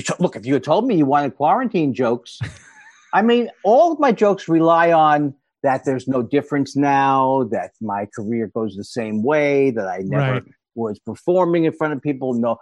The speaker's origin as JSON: {"language": "English", "town": "Queens", "region": "New York", "country": "United States", "said": "I'm a Carvel fan. I'm from Queens, Sam."}